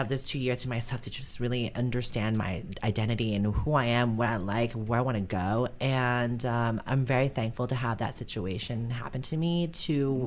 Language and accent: English; San Francisco, California, United States; Growing up in San Francisco is awesome.